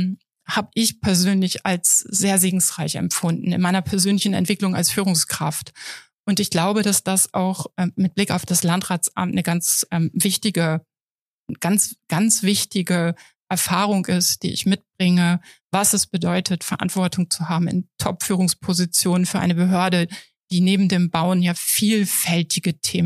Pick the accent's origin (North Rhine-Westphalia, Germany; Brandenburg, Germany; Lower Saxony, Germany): Lower Saxony, Germany; Niederlangen; also born or lived in Hanover; now in Papenburg, Germany; Also ich komme aus dem Emsland. Der ein oder andere kennt vielleicht Laaten durch die Magnetschwebebahn. So ein kleines Örtchen in der Nähe, Niederlangen, da bin ich groß geworden. Und ja, Papenburg ist im Moment unser Wohnort. Ich habe lange in Hannover gewohnt.